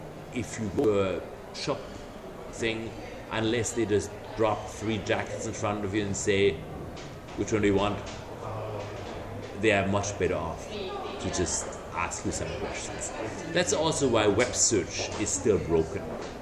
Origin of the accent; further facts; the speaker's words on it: California, United States; I come from California and I don't have enough warm clothes.